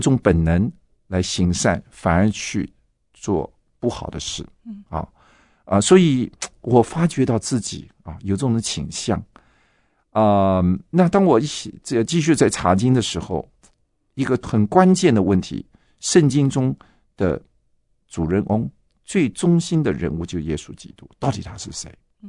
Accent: Shanghai, China; 因为我是生在上海哈，那在上海那个时代，我不太可能对宗教信仰有任何的了解啊

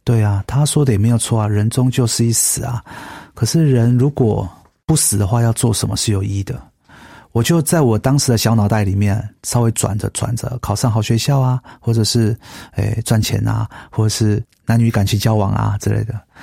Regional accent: Taiwan; 我从小我的生活环境是在一个比较传统信仰长大的家庭，所以呢跟着台湾的一些习俗啊、节庆啊、初一十五啊都算是很正常的。

